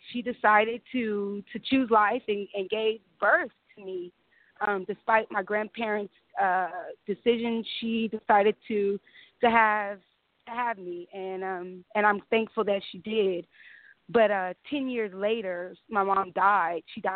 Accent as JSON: {"language": "English", "town": "Compton", "region": "California", "country": "United States", "tie": "born or raised there", "said": "I'm from Compton, born and raised. I left Compton at 10 when my mom, when she died."}